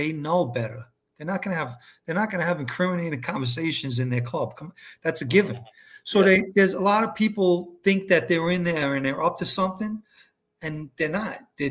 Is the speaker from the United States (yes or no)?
yes; Ozone Park, New York, United States; also born or lived in Howard Beach; I didn't. I grew up in Ozone Park and Howard Beach